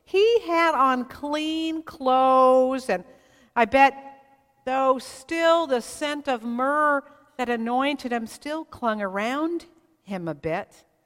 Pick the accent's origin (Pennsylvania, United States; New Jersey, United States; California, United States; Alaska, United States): California, United States; When I moved away from California, I would come home and there were scents that would just knock me back.